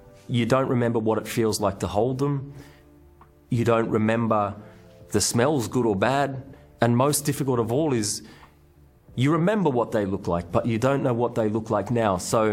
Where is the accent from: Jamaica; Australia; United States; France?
Australia; we grew up in Australia where, I mean, you can't kidnap children.